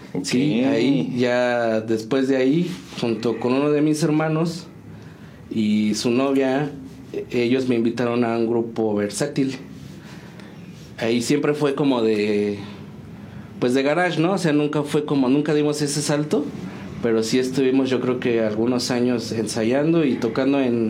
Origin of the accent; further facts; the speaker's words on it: San Juan del Río, Querétaro, Mexico; Pues yo soy originario de San Juan del Río, 100%, siempre he dicho más sanjuanense que el propio Don Lupe.